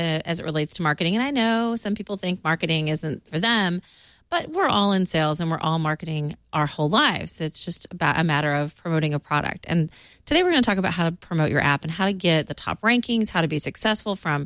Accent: Texas, United States; It was a thing when I was growing up. I grew up in Texas. Yeah, I had really big hair.

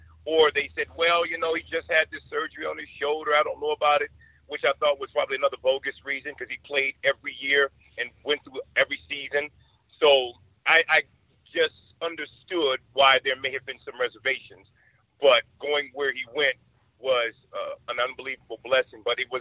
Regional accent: California, United States; I'm born and raised in California, so that makes me a Raiders fan.

